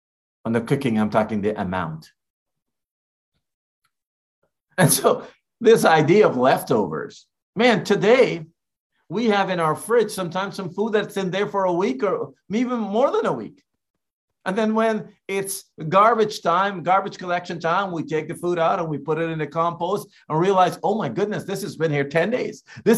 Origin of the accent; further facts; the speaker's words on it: Guyana; when I grew up in Guyana, I was born in Guyana, and we didn't have a refrigerator at a period of time in our lives.